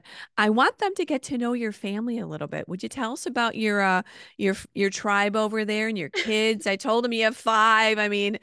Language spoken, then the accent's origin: English; United States; That's what we say over here. We're just like mutts. We're just American mutts.